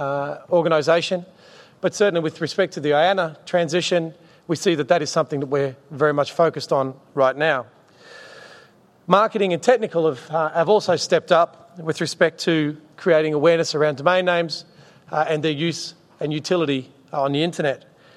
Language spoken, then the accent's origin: English; Australia; accent: Australian; Listen to my Australian accent and be wowed, as you are with Peter's.